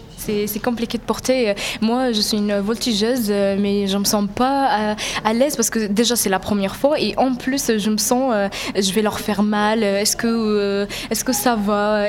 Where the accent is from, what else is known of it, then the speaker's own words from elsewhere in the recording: Sudan; French is a second language; je viens de Soudan.